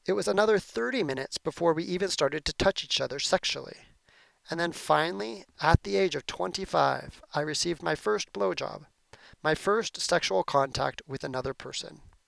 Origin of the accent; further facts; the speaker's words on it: Billings, Montana, United States; Petro Hall on the campus of Montana State University Billings in Billings, Montana. I was moving back to my hometown to manage a dormitory of 300 students.